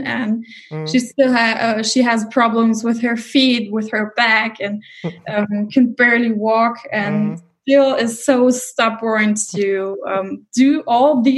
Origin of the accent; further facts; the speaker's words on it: Rhineland-Palatinate, Germany; I come from the Mosel region. It was also about wine.